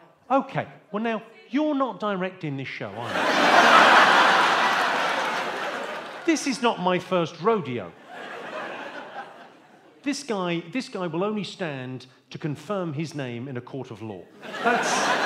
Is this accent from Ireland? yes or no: yes; Limerick, Munster, Ireland; But my family are from Limerick. Not that posh. Yeah, I'm from Limerick